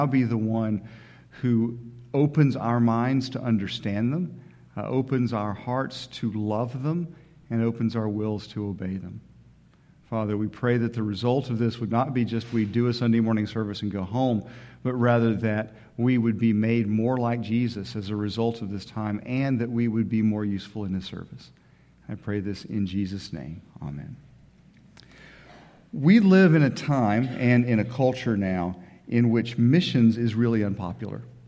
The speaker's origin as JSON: {"language": "English", "town": "Miami", "region": "Florida", "country": "United States", "tie": "born or raised there", "said": "I was telling the earlier service, I grew up in Miami."}